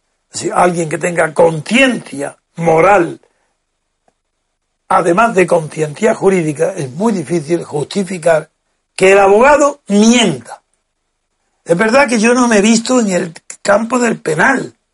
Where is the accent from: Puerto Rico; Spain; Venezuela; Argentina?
Spain; primero porque soy español y quiero primero lo mejor para España, para mi país